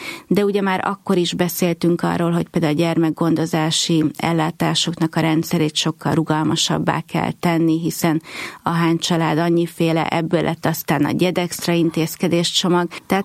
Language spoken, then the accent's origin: Hungarian; Hungary; hogy a büszkék vagyunk arra, hogy magyarok vagyunk